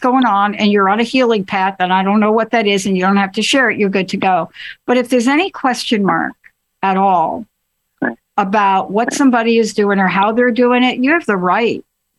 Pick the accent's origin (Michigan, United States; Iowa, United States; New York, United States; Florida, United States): New York, United States; because, you know, we're from New York. You don't stay on wrong phone numbers.